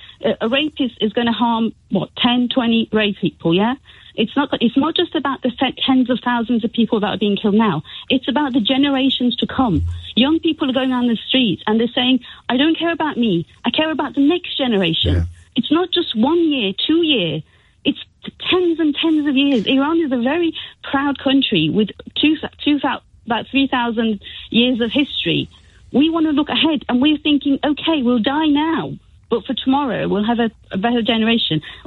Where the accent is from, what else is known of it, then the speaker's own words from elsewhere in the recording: United Kingdom; By the way, I'm British Iranian as well.